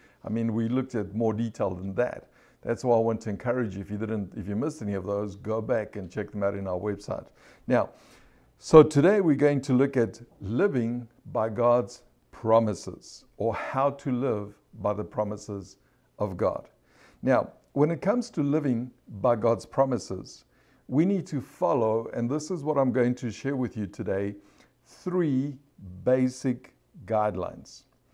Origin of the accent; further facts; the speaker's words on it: South Africa; growing up in South Africa